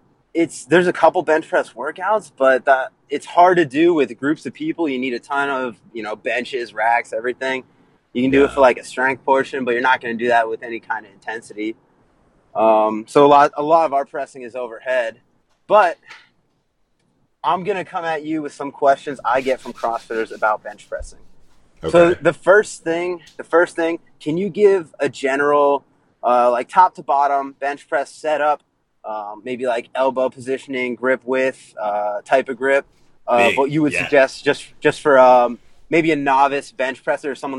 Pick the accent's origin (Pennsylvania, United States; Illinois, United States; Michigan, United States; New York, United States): Pennsylvania, United States; Dallas; From Dallas, Pennsylvania.